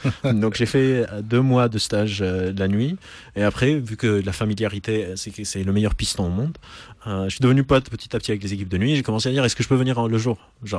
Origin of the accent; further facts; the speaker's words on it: Lebanon; Je suis d'origine libanaise, j'ai grandi au Liban.